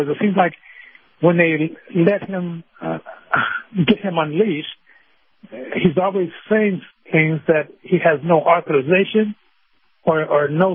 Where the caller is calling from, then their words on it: Denver, Colorado, United States; calling from Denver.